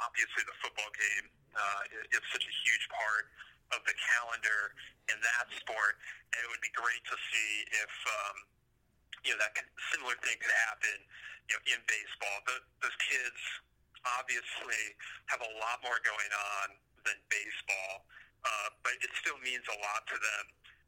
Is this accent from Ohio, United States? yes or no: yes; Cleveland, Ohio, United States; I grew up in Cleveland